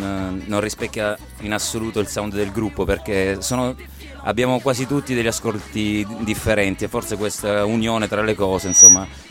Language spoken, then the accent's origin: Italian; Lecce, Apulia, Italy; No, noi siamo di Lecce, veramente.